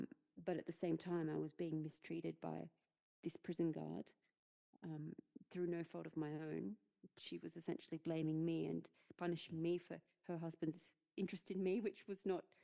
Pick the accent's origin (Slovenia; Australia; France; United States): Australia; born there; I'm an Australian British dual national, but I was born in Australia and I live